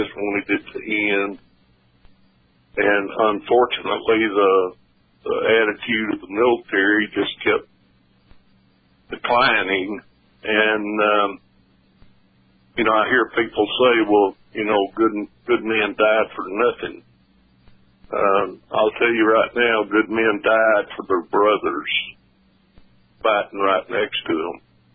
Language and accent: English; the South, United States; I'm from the South.